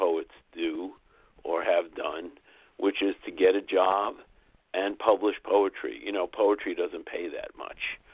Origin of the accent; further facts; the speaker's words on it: Brooklyn, New York, United States; I was born and raised in the Coney Island, Brighton Beach section of Brooklyn, New York.